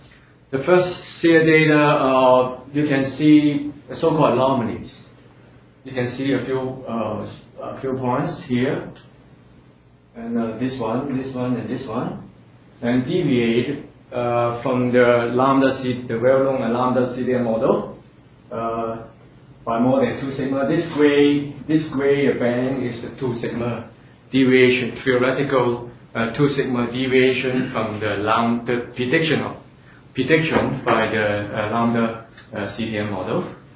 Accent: Taiwan; Yeah, I'm original from Taiwan

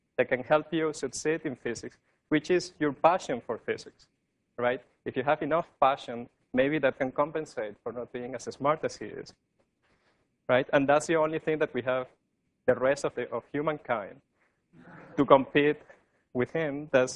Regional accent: Italy; accent: Italian; English is a second language; moved away as an adult; So I don't know if you can sense my Italian accent, but in any case.

